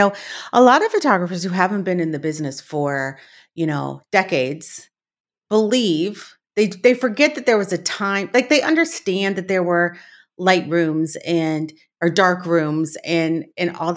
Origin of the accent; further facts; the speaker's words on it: California, United States; I'm from the Los Angeles area, from specifically Orange County.